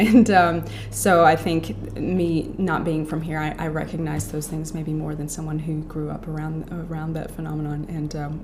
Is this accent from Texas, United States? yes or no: yes; Dallas, Texas, United States; I am actually from Dallas, which is maybe part of my interest in gloves. We don't have to wear them quite so much down there.